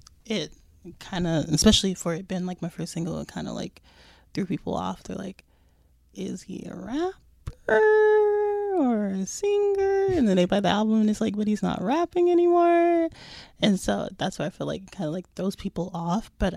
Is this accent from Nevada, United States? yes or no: yes; Las Vegas, Nevada, United States; I think, like, growing up in Vegas and, you know, with there not really, you know, being much of a music scene, there aren't scenes in general